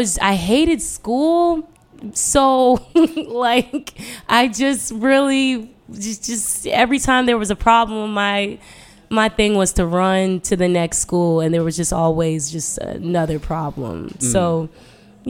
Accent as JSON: {"language": "English", "town": "Chantilly", "region": "Virginia", "country": "United States", "tie": "born or raised there", "said": "I've had a lot of issues growing up in the Chantilly, Ashburn area."}